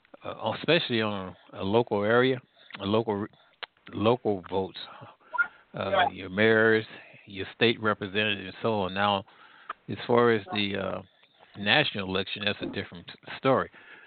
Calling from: St. Louis, Missouri, United States; I'm calling from the St. Louis area.

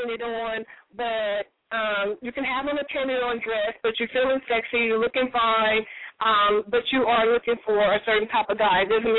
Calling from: Carson, California, United States; I'm calling from Carson.

